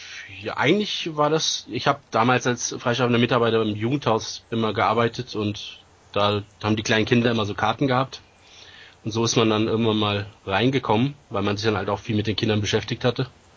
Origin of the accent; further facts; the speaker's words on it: Bad Vilbel, Hesse, Germany; bin aus Bad Vilbel, ist aus der Nähe von Kassel.